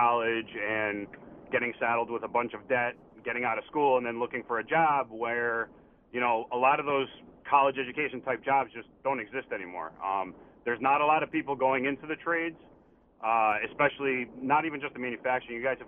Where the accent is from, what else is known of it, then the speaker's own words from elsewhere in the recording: West Hartford, Connecticut, United States; And I grew up in West Hartford, where kind of the common thing was, you know, to go to either Conard or Hall and then make your way to college like my older siblings did.